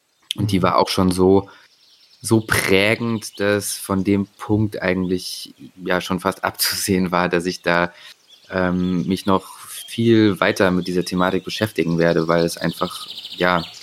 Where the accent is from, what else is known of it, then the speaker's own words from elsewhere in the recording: Bonn, North Rhine-Westphalia, Germany; now in Leipzig, Germany; ich komme ursprünglich aus Bonn, wohne aktuell in Leipzig, wo ich hier auch in der Nähe studiere gerade noch.